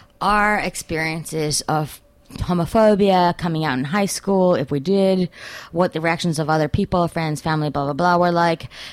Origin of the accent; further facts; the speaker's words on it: Tanzania; I grew up in Tanzania